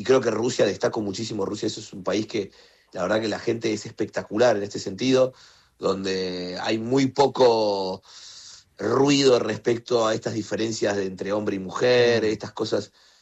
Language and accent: Spanish; Argentina; soy argentino, o sea, soy el tipo que le ganó la final a ustedes